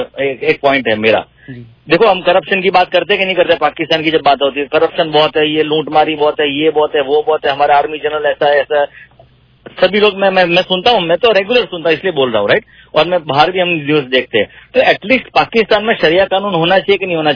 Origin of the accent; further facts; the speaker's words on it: India; मैं इंडिया से हूँ।